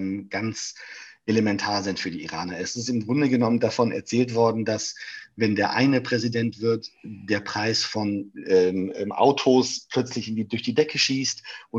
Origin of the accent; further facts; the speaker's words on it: Düsseldorf, North Rhine-Westphalia, Germany; du wärst im schönen Nachbarort meiner Heimatstadt Düsseldorf, nämlich in Köln